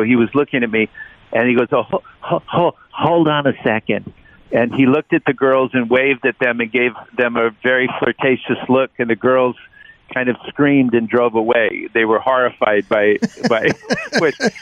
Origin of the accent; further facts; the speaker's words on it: United States; I grew up on the west side of the Mississippi, and the education system is quite different